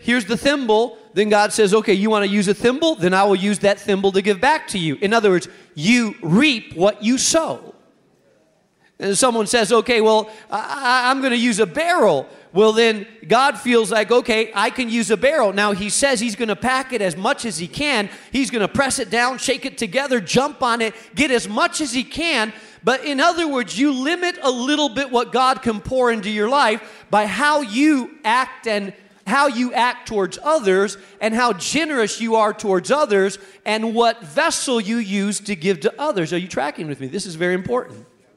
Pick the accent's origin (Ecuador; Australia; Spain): Spain; English is a second language; I grew up in Spain. I grew up in a town of 200 people in Spain.